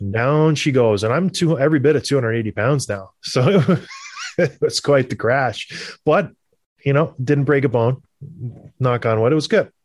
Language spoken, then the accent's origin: English; Canada; that's just growing up in Canada.